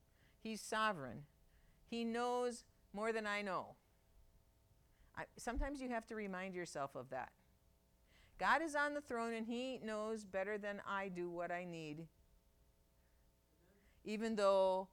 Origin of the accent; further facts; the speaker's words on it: Milwaukee, Wisconsin, United States; now in Orfordville, United States; I grew up in Milwaukee and I'm in Orfordville.